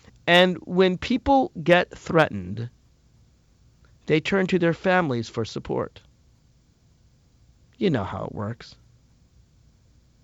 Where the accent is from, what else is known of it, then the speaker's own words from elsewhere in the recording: United States; I'm saying this as an American.